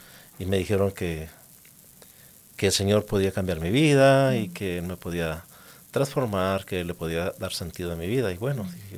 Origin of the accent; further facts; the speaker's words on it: Chihuahua, Mexico; now in United States; Yo soy originario del estado de Chihuahua, México.